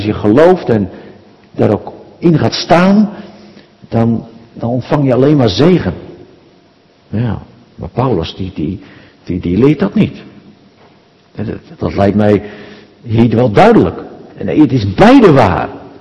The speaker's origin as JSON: {"language": "Dutch", "town": "Ridderkerk", "region": "South Holland", "country": "Netherlands", "said": "Ik kom oorspronkelijk uit Ridderkerk"}